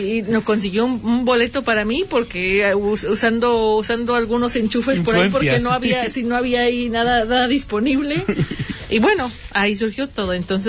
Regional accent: León, Guanajuato, Mexico; born there; yo nací en León, Guanajuato, que es la ciudad con mucha historia taurina

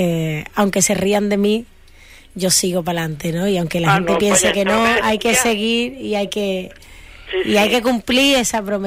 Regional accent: Seville, Andalusia, Spain; Que yo, mira, soy de Sevilla, ¿eh?

